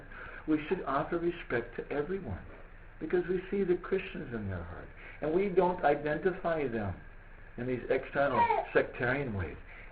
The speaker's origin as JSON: {"language": "English", "country": "United States", "tie": "born there", "moved": "yes", "said": "but I was born in America. Please forgive me for that. I didn't vote for George Bush, so. Not so bad. And we left that place."}